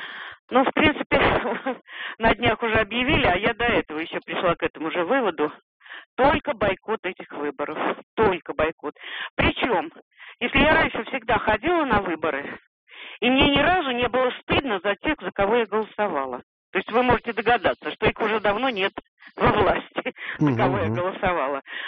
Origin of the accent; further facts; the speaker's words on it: Moscow Oblast, Russia; Я из Подмосковья.